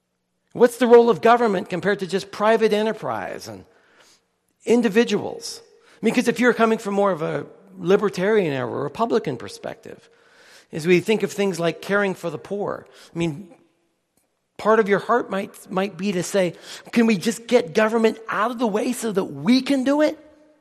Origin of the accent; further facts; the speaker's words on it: Canada; born there; I was born in Canada. My mom was born in Pasco, Washington, and was raised in Seattle. So I'm a U.S. citizen by virtue of my mom's U.S. citizenship